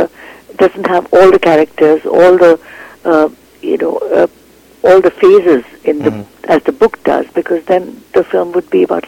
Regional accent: Canada; I mean, I'm a Canadian

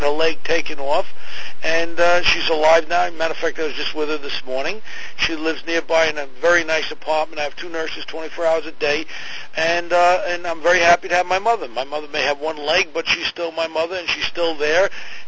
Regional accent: Queens, New York, United States; No, I grew up in Ozone Park, Queens

